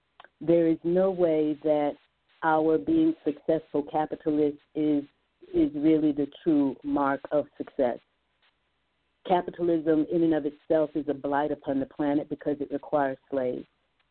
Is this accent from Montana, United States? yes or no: no; Atlanta, Georgia, United States; born there; I was born in Atlanta. I did not live here until 6 months after graduation from college.